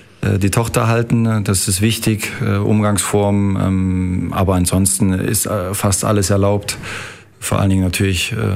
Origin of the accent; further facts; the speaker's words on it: Leipzig, Saxony, Germany; Leipzig und dort, wo meine Familie natürlich lebt, das ist dann meine Heimat.